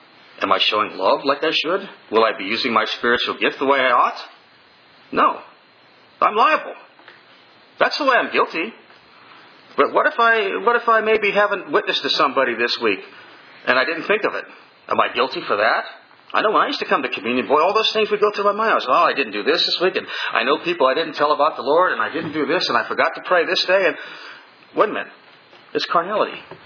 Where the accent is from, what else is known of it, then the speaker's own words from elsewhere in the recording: East, United States; When I grew up in the East, boy, it seemed like every other Christian I met, they were running around under a cloud of guilt